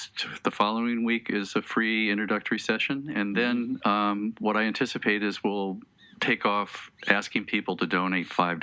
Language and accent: English; Bettendorf, Iowa, United States; I went back to my hometown, which is Bettendorf, Iowa, if anybody's heard of that.